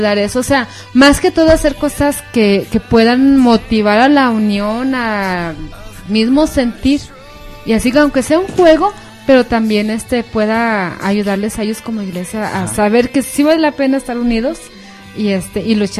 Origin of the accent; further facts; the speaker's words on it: Mexico; pues soy bien mexicana.